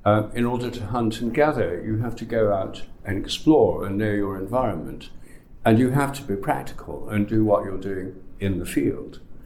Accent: England, United Kingdom; I'm English and my ancestors were probably hunter-gatherers about 3,000 years ago.

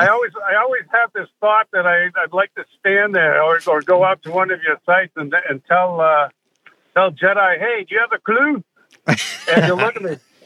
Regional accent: Montreal, Quebec, Canada; nope, I'm actually from Montreal, Canada.

